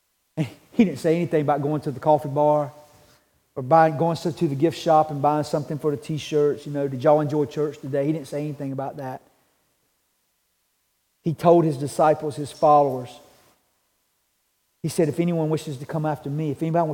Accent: North Carolina, United States; I grew up here in Moore County. And in Moore County, when I was young, everybody farmed tobacco.

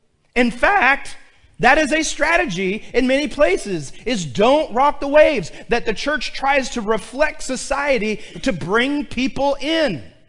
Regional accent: Pittsfield, Illinois, United States; And they learned that I'm from Pittsfield, and they're like, Pittsfield, you guys are a football powerhouse.

